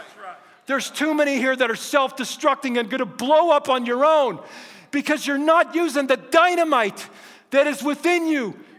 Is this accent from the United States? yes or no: yes; Florida, United States; I'm from Florida. I've seen many storms.